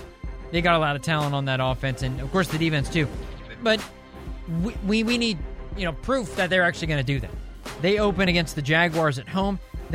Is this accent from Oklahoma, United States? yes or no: no; Indianapolis, Indiana, United States; Big shout out to him from my hometown of Indianapolis.